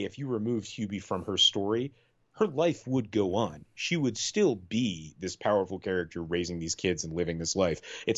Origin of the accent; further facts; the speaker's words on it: Salem, Massachusetts, United States; now in Utah, United States; I grew up around Salem and thought they do Halloween right. And then I moved to Utah.